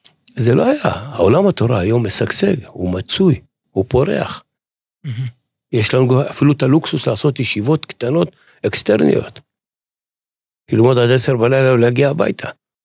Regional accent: Beersheba, Southern District, Israel; ודאי, כן. גדלנו בבאר שבע.

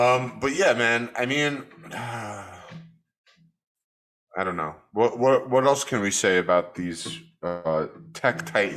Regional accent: Brooklyn, New York, United States; when I was a kid growing up in Brooklyn, there was stores everywhere and you could buy fireworks and weapons.

